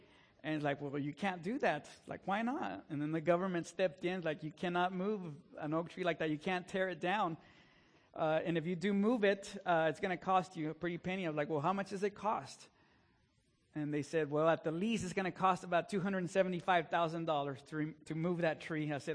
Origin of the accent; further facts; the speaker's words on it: Texas, United States; If you're from West Texas, you know what they are, right? I grew up out in West Texas. We don't have trees.